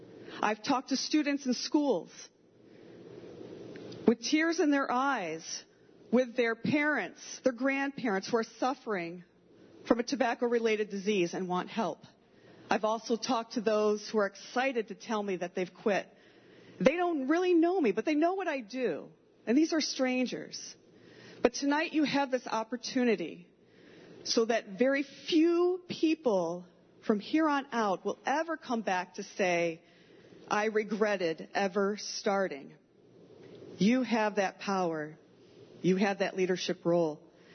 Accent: Homer, New York, United States; I'm from Homer.

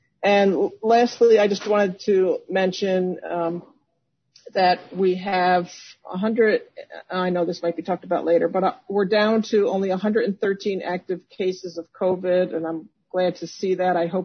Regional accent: Albany, New York, United States; I wanted to say I am from Albany, and I will try not to laugh at you or mess with you for at least a week or two.

